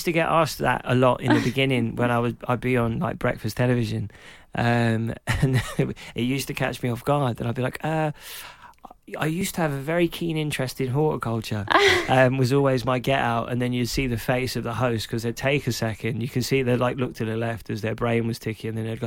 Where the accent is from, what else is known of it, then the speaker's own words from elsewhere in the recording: Clapton, London, United Kingdom; because I was growing up in Clapton, in Hackney, when it wasn't full of people with beards and New Balance trainers and £3.50 coffees